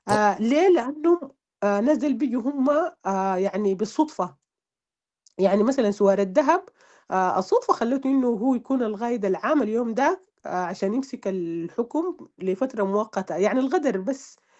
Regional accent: Sudan; خلينا نحنا بس كسودانيين

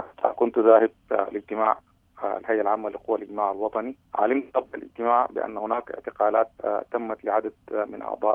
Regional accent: Sudan; ونحن كلنا سودانيين

